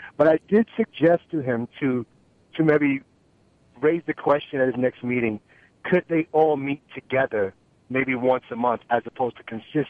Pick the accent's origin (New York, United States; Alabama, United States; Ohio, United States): New York, United States; Queens; now in Lawrence, United States; because I'm 37, and to be honest, I grew up in Queens. I live in Lawrence now, but I grew up in Queens